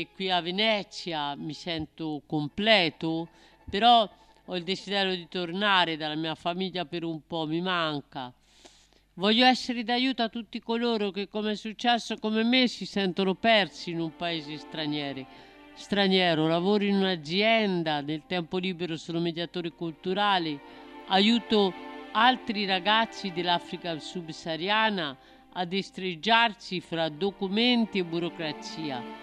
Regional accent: Côte d’Ivoire; Italian is a second language; now in Italy; quello che non potevo essere nel mio paese. Così ho trovato lavoro, ho imparato l'italiano, anche il veneziano

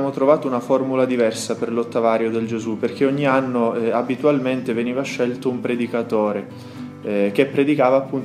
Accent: Sicily, Italy; io vengo dalla Sicilia. In realtà la mia diocesi madre, la mia diocesi di origine è Cefalù.

